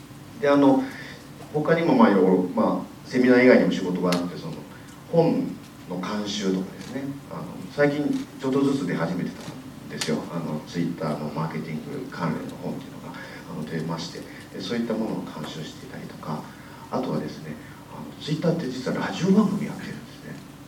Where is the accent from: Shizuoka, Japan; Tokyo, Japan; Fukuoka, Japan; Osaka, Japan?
Shizuoka, Japan; born there; 今年40歳で、静岡生まれです。